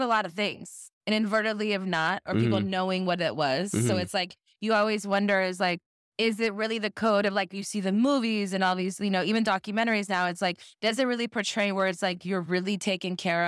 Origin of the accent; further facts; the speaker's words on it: Texas, United States; now in Los Angeles, United States; So for me, I was raised in Texas, but Texas never really defined who I was.